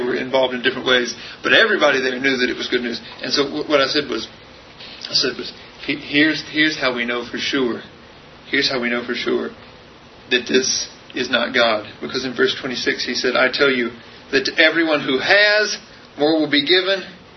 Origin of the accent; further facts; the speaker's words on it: King, North Carolina, United States; I grew up in the South on the other side of our racial divide. I grew up in a little place called King, North Carolina, that's out in tobacco country. And I was raised there by Southern Baptists